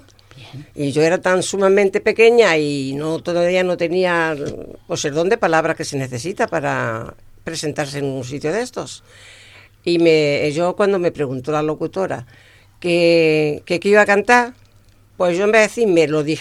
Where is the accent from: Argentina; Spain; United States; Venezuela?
Spain; Úbeda, Andalusia; vino a Úbeda, porque yo soy de Úbeda.